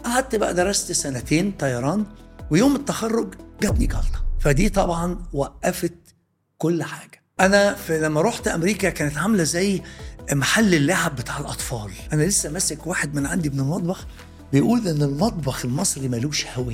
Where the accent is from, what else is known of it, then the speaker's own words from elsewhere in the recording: Alexandria, Alexandria Governorate, Egypt; أنا كبرت في إسكندرية في كليوباترا حمامات، شارع بورسعيد،